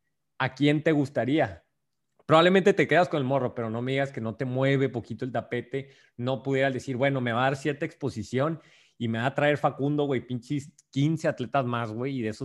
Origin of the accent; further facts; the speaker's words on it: Mexico; Y a veces como mexas, como mexicanos, nos, o sea, bajamos al mismo mexicano